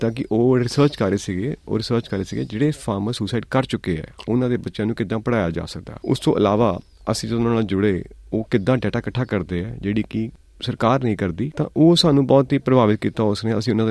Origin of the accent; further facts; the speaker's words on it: Jalandhar, Punjab, India; ਮੈਂ ਜਲੰਧਰ ਤੋਂ ਬਿਲੋਂਗ ਕਰਦਾ ਹਾਂ। ਮੇਰੀ ਫੈਮਿਲੀ ਵੀ ਹਾਲੇ ਵੀ ਜਲੰਧਰ ਚ ਹੈਗੀ ਹੈ, ਉੱਥੇ ਹੀ ਰਹਿੰਦੇ ਨੇ। ਤਾਂ ਅਸੀਂ ਪਿੱਛੋਂ ਪਾਰਟੀਸ਼ਨ ਤੋਂ ਪਹਿਲਾਂ ਅਸੀਂ ਜਦੋਂ ਇੱਥੇ ਆਏ, ਪੰਜਾਬ 'ਚ ਆਏ, ਤਾਂ ਪਹਿਲਾਂ ਅਸੀਂ ਸਾਰੇ ਫਾਰਮਿੰਗ ਕਰਦੇ ਸੀਗੇ ਉੱਥੇ ਸਿਆਲਕੋਟ ਵਿੱਚ।